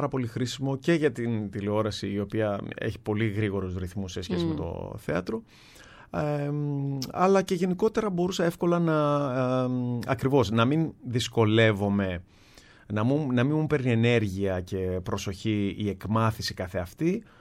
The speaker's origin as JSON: {"language": "Greek", "town": "Keratsini", "region": "Attica", "country": "Greece", "tie": "born or raised there", "said": "επειδή εγώ μεγάλωσα στο Κερατσίνι, στα περίχωρα του Πειραιά, με πηγαίνανε οι γονείς μου πάρα πολύ συχνά στο"}